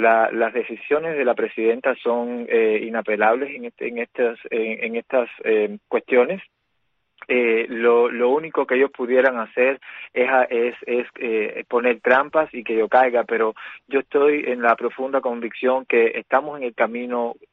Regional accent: Cuba; nosotros somos cubanos libres

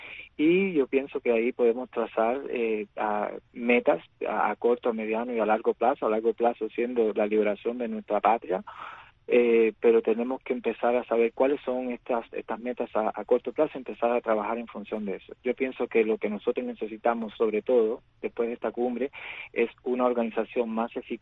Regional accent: Miami, Florida, United States; now in Brussels, Belgium; yo personalmente estoy muy ligado a lo que es el exilio de Miami, porque yo crecí ahí, yo soy cubano-americano.

